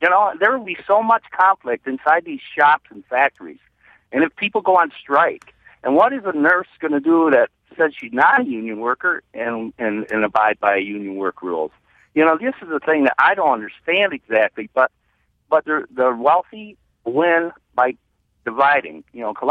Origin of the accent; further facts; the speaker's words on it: Muskegon, Michigan, United States; You know, I'm from Muskegon, Michigan.